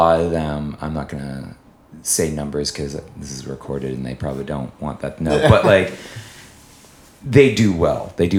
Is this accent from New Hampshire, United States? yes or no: yes; New Hampshire, United States; now in Cambridge, United States; I'm born and raised in New Hampshire. I live in Cambridge now.